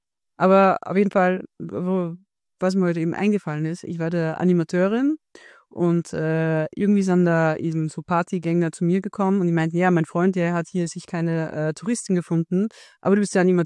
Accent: Austria; Ich habe heute auch drüber nachgedacht, ich komme aus Österreich, ob es da irgendwie Kulturunterschiede gibt mit den Niederlanden.

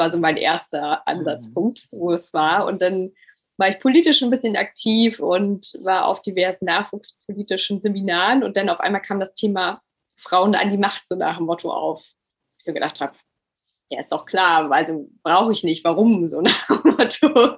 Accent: Lower Saxony, Germany; now in Düsseldorf, Germany; aktuell bin ich in Düsseldorf. Bin aber ja auf einem kleinen Dorf im Niedersachsen groß geworden. Dann hat es mich irgendwie mit dem Studium in die große, weite Welt verschlagen. Ich habe in Bremen dann studiert, in Australien gelebt, Südafrika, Bali dann eine Zeit lang, auch studienbedingt.

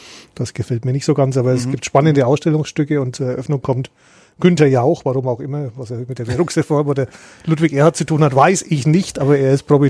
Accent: Fürth, Bavaria, Germany; waschechter. Geboren in Fürth, aufgewachsen in Fürth und lebend in Fürth.

